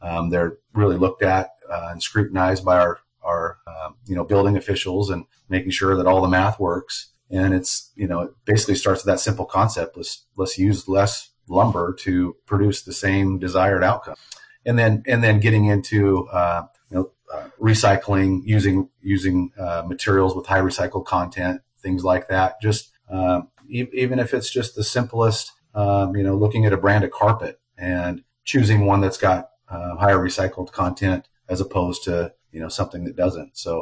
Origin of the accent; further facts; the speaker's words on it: Idaho, United States; moved away; I grew up in Idaho and moved out to Southwest Washington in 1999.